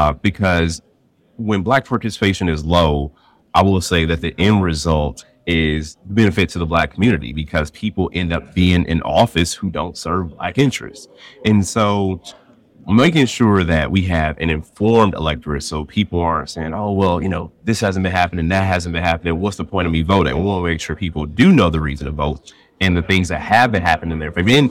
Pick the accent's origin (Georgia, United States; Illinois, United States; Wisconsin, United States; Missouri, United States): Wisconsin, United States; Milwaukee; Like I'm a product of the city. I was born in Milwaukee.